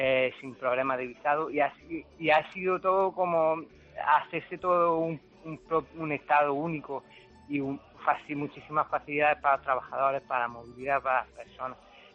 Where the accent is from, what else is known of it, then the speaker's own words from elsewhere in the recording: Jaén, Andalusia, Spain; moved away as an adult; now in Germany; soy de Jaén, estoy ingeniero industrial trabajando desde hace 2 años ya aquí en Alemania, más un año que estuve estudiando, así que ya 3 años aquí por Alemania.